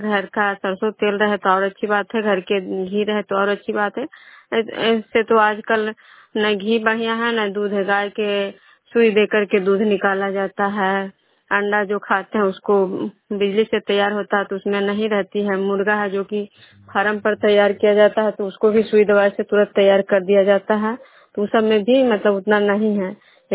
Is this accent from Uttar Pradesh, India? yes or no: no; Bihar, India; विष्णुपुर ग्राम खुदरा पंचायत नालंदा जिला नगनौसा प्रखंड के निवासी हूँ।